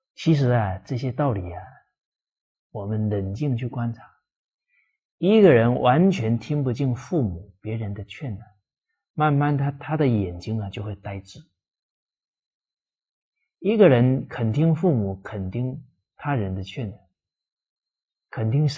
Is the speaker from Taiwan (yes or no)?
no; Fujian, China; 像我是这个闽南，福建人啊，闽南人啊，我们闽南话里面方方面面的教导可多了